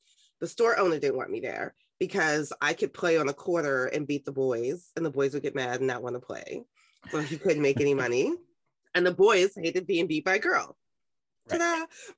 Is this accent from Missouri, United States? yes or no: no; New York City, New York, United States; I was raised in Harlem. I'm a Black girl, Harlem, with the projects.